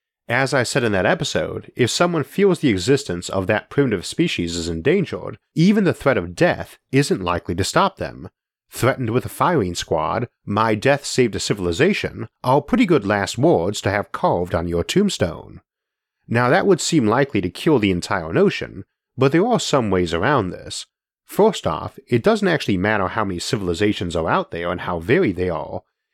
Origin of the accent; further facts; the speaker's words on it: Geneva, New York, United States; the lovely wines we make up in my hometown of Geneva